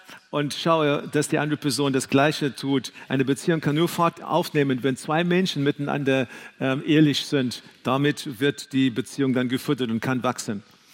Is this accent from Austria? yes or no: no; South Africa; moved away; ich erzähle, hey, ich bin aus Südafrika gekommen, ich bin hier und so weiter, ich mache dieses und jenes.